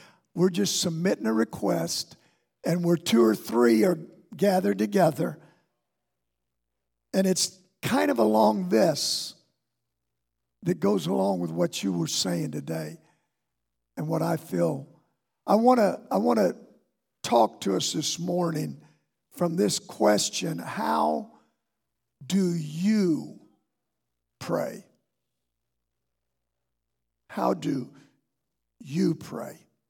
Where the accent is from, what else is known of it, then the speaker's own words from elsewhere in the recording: Barberton, Ohio, United States; I'm glad I was raised in Barberton, Ohio.